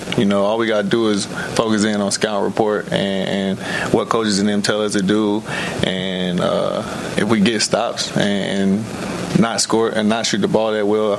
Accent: North Carolina, United States; you know, my home state, NC State, was the last two teams I picked.

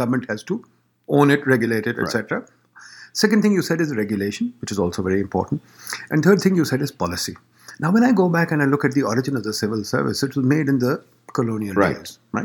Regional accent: Chicago, Illinois, United States; given that I come from Chicago

